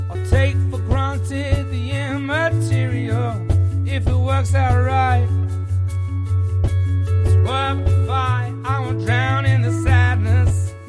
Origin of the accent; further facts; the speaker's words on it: London, United Kingdom; I love playing a London show as well. London show's always great. It's my hometown.